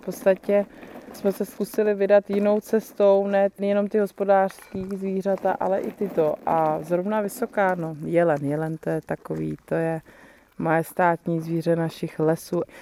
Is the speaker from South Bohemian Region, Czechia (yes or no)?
no; Vysočina Region, Czechia; Oba pocházíme z vesnic, on odsud, jeho rodina celá odsud pochází. Já pocházím z Vysočiny, také od zvířat.